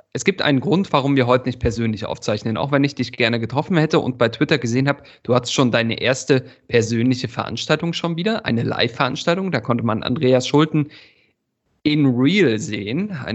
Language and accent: German; East Germany, Germany; als Ostdeutscher ist mir das Thema Kirche natürlich immer vielleicht eher nur so beiläufig vertraut.